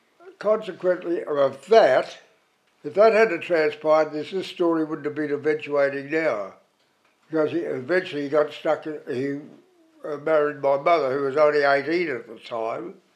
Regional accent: Australia; I'm not Chinese. I'm Australian, born dead, born McGill.

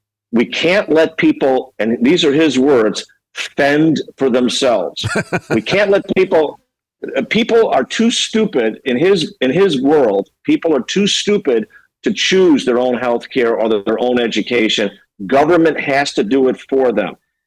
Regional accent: Chicago, Illinois, United States; I'm from Illinois. I'm from Chicago.

